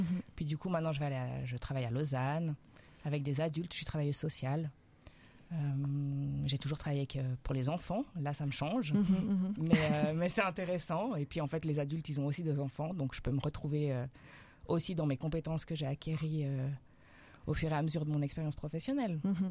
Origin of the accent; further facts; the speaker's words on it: Thonon-les-Bains, Auvergne-Rhône-Alpes, France; J'ai grandi à Thonon-les-Bains, donc c'est pas très loin.